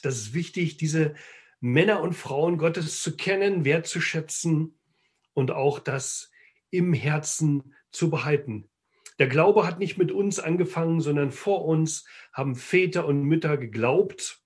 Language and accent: German; East Germany, Germany; ich komme aus Ostdeutschland. Ich konnte ja viele Jahre gar nicht nach Israel reisen.